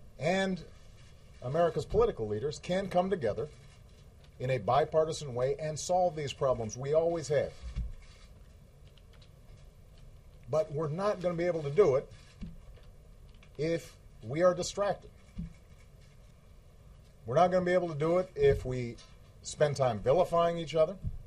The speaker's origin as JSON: {"language": "English", "region": "Hawaii", "country": "United States", "tie": "born there", "said": "Democrat and Republican, every news outlet that has investigated this, confirm that, yes, in fact, I was born in Hawaii."}